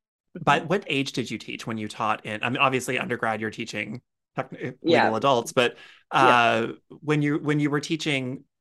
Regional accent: Texas, United States; Speaking of kids who didn't grow up with it, I know in my home state of Texas, our access to sex education was non-existent.

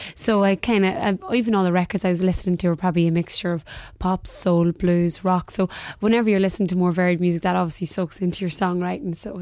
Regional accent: Ireland; and of course, being typically Irish, our van broke down on the way to the festival.

